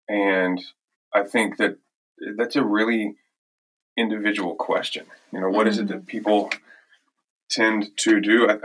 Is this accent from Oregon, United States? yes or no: no; Texas, United States; I'm originally from Texas.